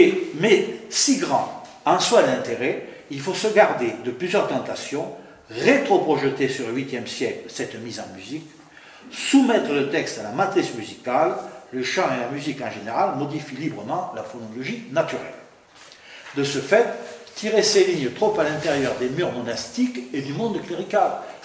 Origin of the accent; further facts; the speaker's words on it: Nouvelle-Aquitaine, France; moi personnellement je suis plutôt de l'Aquitaine